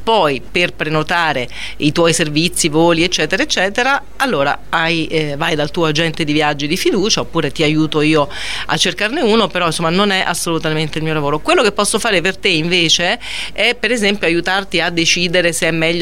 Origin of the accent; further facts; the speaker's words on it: Rome, Lazio, Italy; now in Turin, Italy; la mia base italiana, nonostante io sia romana, la mia base italiana è Torino, per cui insomma sono un po' torinese on the road, torinese oriunda, però on the road insomma a pieno titolo, va, non usurpo il titolo di nessuno essendo romana d'origine.